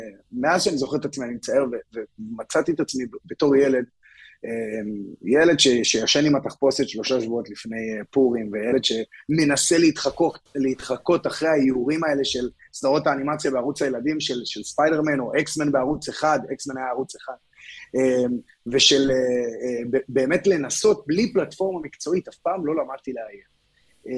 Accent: Rehovot, Central District, Israel; moved away as an adult; now in United States; אני בן 33, גדלתי והתחנכתי ברחובות ושירתי בצבא.

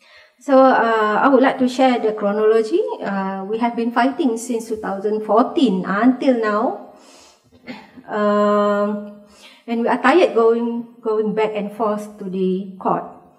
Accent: Malaysia; I can safely say as a Malaysian, Malaysia is not a moderate Muslim country

